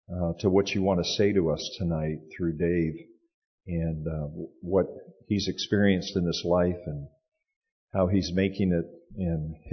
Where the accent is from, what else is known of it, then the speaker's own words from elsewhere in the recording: Miami, Florida, United States; born there; also born or lived in England; I told you I was born in Miami, moved to England, played sports.